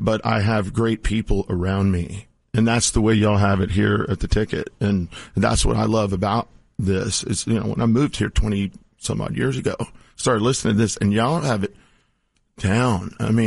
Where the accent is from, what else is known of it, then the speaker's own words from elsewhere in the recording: San Antonio, Texas, United States; I'm from San Antonio.